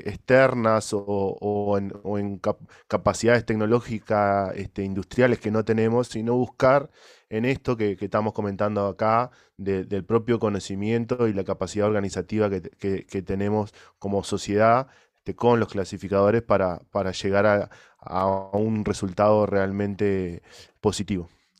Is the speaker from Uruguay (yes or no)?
yes; Uruguay; porque como sociedad uruguaya